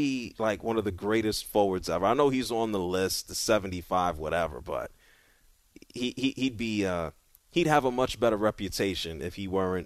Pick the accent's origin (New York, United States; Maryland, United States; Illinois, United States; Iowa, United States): New York, United States; Well, I'm actually from New York